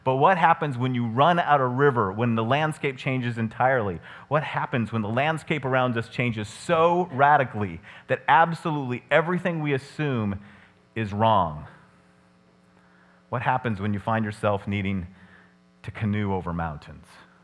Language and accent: English; California, United States; But I'm from California. We'd have turned those suckers into condos years ago.